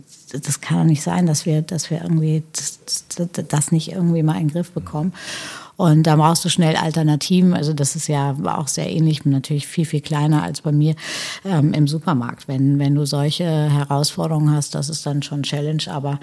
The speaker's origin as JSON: {"language": "German", "region": "Hamburg", "country": "Germany", "said": "Da ging es um verschiedene Stationen, die uns beiden als Hamburger sehr wichtig sind in unserem Leben."}